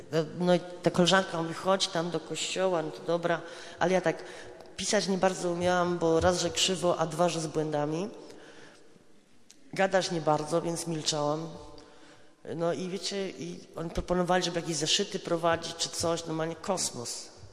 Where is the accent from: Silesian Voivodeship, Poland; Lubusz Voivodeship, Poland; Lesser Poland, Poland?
Silesian Voivodeship, Poland; Mysłowice; pochodzę z Mysłowic.